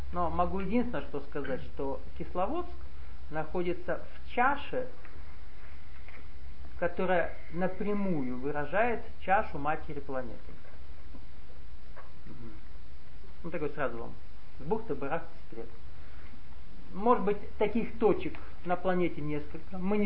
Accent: Nalchik, Kabardino-Balkaria, Russia; я вырос в Нальчике, который расположен вокруг подковы гор. То есть с детства это проживание было. Поэтому вокруг гор жить привык.

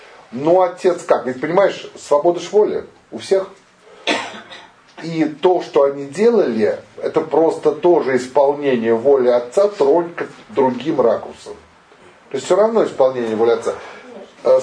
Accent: Russia; Национальность это россиянин. Вот я россиянин. Русский по духу.

